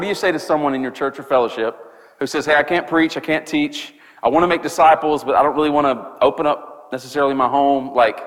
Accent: Charleston, South Carolina, United States; the church that God had called us to plant back in Charleston, which is my hometown

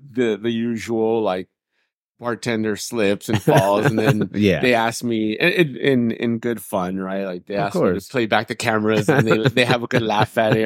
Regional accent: Los Angeles, California, United States; I grew up in East LA.

